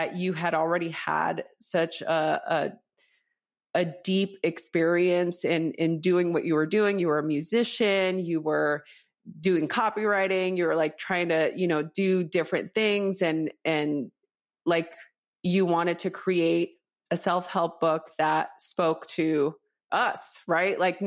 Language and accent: English; Los Angeles, California, United States; now in Los Angeles, United States; I grew up in East LA, you know, gang violence, all that stuff.